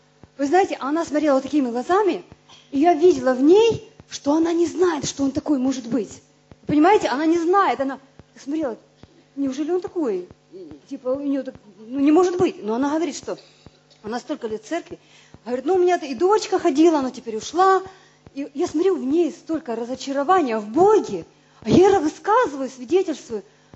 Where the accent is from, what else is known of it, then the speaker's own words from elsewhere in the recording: Sevastopol, Ukraine; ну я сама тоже родом из Севастополя